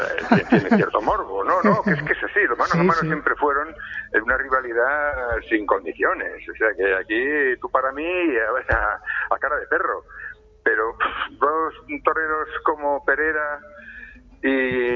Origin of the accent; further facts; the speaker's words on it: Valladolid, Castile and León, Spain; En Castilla, no, yo soy de Valladolid, como sabéis.